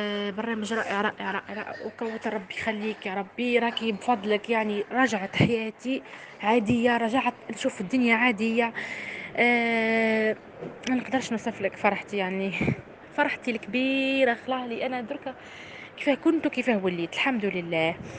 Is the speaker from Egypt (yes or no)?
no; Algeria; انا من الجزائر